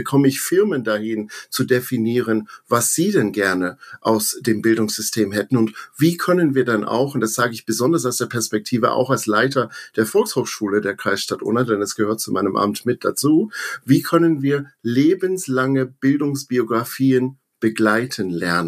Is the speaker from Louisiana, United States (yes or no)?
yes; Baton Rouge, Louisiana, United States; Baton Rouge, Louisiana, die Hauptstadt von Louisiana. Es ist ja eigentlich, denken viele, es wäre New Orleans, aber Baton Rouge ist so eine Stunde der Mississippi aufwärts gefahren. Ja, da bin ich geboren und aufgewachsen, bis ich 17 Jahre alt war.